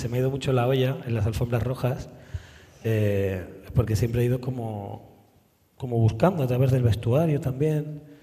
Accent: San Cristóbal de La Laguna, Canary Islands, Spain; los que somos de La Laguna lo conocemos muy bien

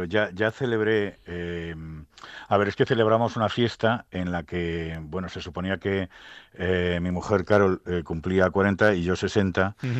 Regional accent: Bilbao, Basque Country, Spain; somos de Bilbao, pero por esencia, ¿no sabes?

